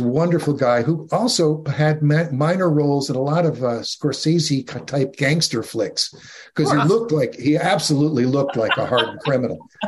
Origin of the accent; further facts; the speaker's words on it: New Jersey, United States; I'm a kid from the suburbs of northern New Jersey.